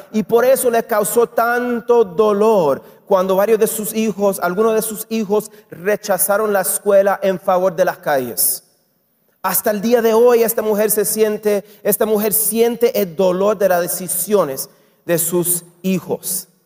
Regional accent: Puerto Rico; also born or lived in Israel; now in Los Angeles, United States; Ustedes acaban de escuchar del … que soy puertorriqueño, obviamente. Como les acabo de decir, mi esposa es de México, es de Jalisco. Se mudó a los Estados Unidos cuando tenía 22 años, así que es mexicana full como ustedes. Nosotros vivimos en los Estados Unidos

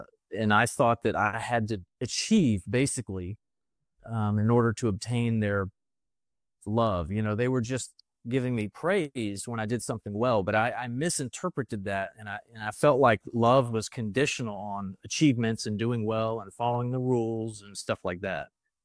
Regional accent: Baton Rouge, Louisiana, United States; born there; But I was born in Louisiana, Baton Rouge, Louisiana in the States, and pretty normal childhood

